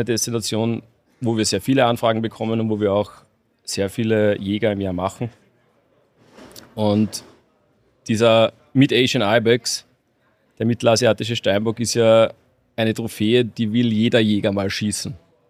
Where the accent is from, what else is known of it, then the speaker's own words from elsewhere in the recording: Austria; Wir sind ja Österreicher, also wir gehen auch zu Hause am Berg jagen.